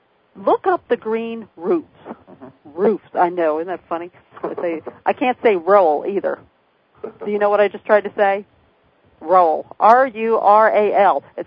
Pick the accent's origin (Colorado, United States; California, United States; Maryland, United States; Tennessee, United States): Maryland, United States; accent: Southern Maryland; I know. It's my Southern Maryland accent.